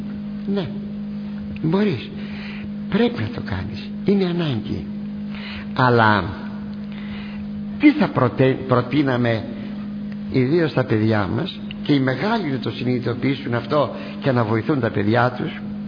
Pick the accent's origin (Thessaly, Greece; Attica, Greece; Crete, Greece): Attica, Greece; Είμαι από την Αττική.